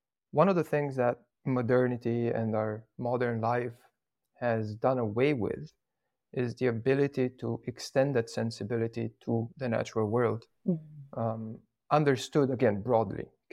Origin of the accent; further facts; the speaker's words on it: Bucharest, Romania; Well, I grew up in the big wild city. I grew up in Bucharest in Romania.